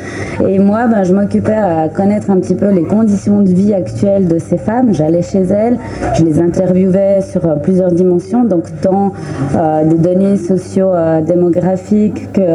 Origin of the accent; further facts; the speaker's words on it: Switzerland; donc, en effet, je suis en Suisse depuis que j'ai l'âge de 6 mois, mais mes origines sont du Kosovo, donc un pays albanophone, donc je suis bilingue français-albanais.